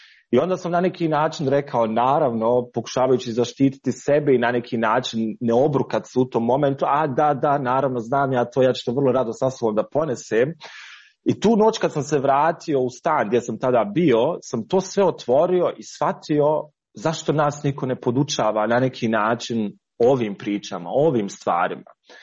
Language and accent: Bosnian; Bosnia & Herzegovina; ja sam rekao dolazim iz Bosne i Hercegovine